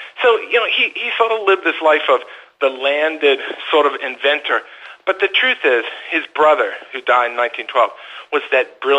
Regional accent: Virginia, United States; But I'm from Virginia, so I went to Kitty Hawk, North Carolina, as a kid on vacation every summer.

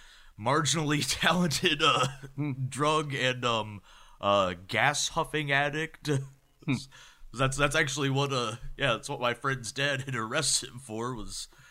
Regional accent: West Virginia, United States; if I hadn't grown up in West Virginia, I might actually be doing OxyContin now.

